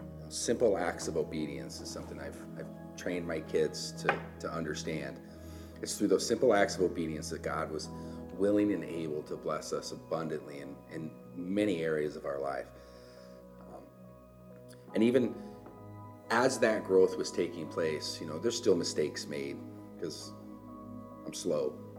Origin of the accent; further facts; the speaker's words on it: Iowa, United States; My mom was a single mom. I grew up in the Midwest in Iowa.